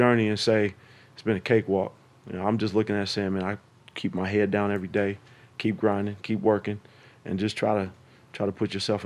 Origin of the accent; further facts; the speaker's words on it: California, United States; Oh, I'm from the Bay.